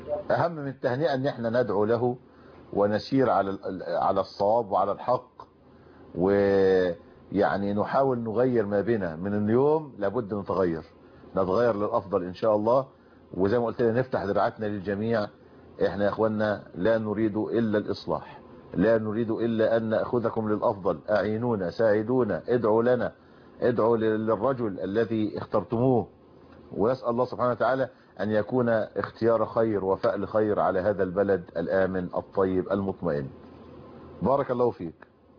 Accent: Egypt; بلدنا مصر

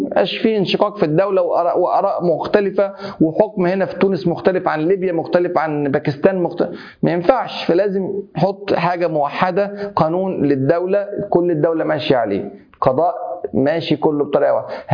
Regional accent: Egypt; كان عندنا في مصر هنا الملكية والشافعية هم أكتر حاجة

